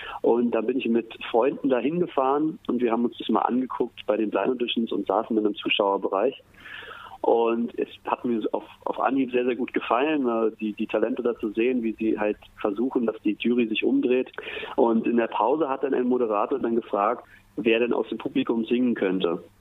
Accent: Berlin, Germany; ich bin ja Berliner

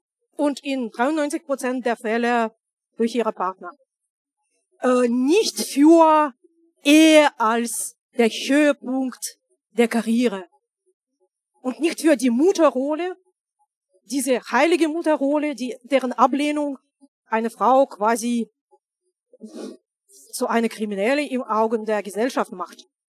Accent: Russia; ich komme aus Russland.

